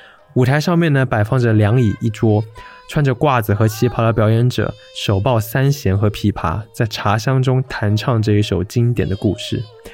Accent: Kunshan, Jiangsu, China; 因为我小时候是在苏州的昆山长大的，所以其实我对昆曲还有苏州评弹都还挺有感情的。

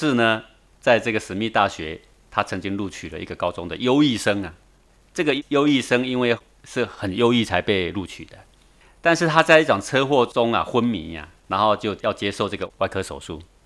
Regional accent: China; 这就是我们中国人常常说的

